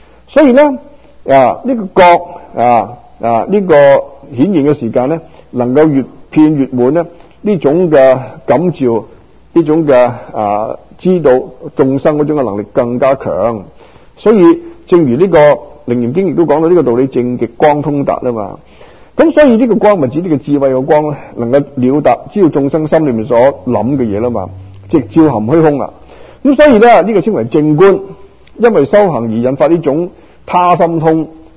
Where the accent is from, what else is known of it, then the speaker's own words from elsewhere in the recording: Guangdong, China; 即是世俗講的說話，我們廣東人講得條物歹累身家。